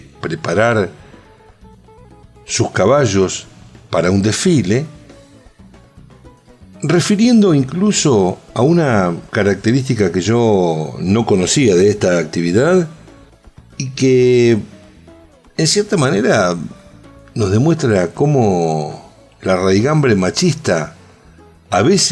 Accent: Buenos Aires Province, Argentina; Yo soy bonaerense como vos, pero soy de una ciudad.

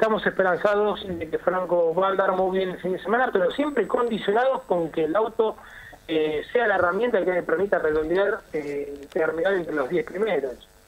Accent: Argentina; Siempre somos difíciles los argentinos en algunos sentidos, ¿viste?

